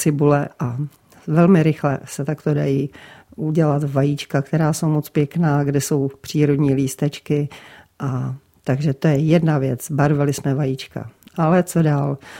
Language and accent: Czech; Prague, Czechia; Protože já jsem vyrůstala v Praze, byla jsem tam asi od 4 let